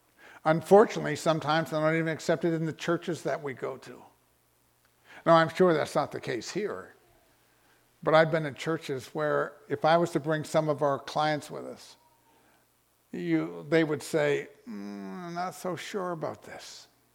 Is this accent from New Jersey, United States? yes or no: no; Texas, United States; or the fact that we're from Texas.